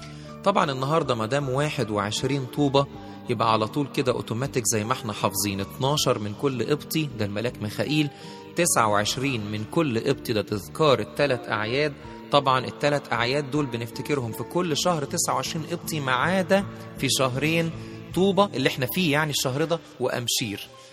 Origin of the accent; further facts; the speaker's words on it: Egypt; في 2 إبريل إحنا كمصريين بنعتز بظهورها في الزيتون سنة 68